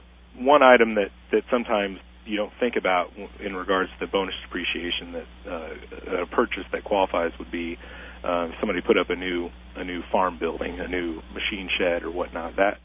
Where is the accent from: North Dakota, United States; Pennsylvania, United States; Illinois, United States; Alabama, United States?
Illinois, United States; Litchfield; I grew up here in Litchfield, been here my whole life. I grew up just northwest of Litchfield, just in Macoupin County on our family farm, and went to college locally in Greenville.